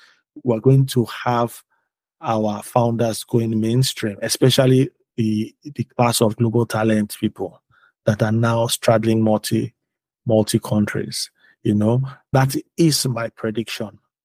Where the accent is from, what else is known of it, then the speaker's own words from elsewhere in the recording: Nigeria; Because I'm a Nigerian founder, you're telling me I should build for my market.